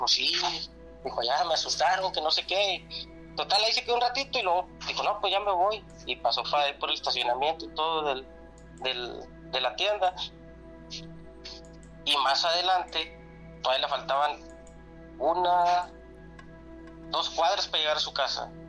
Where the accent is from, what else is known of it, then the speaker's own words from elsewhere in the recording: Múzquiz, Coahuila, Mexico; soy originario de Musquis, Coahuila.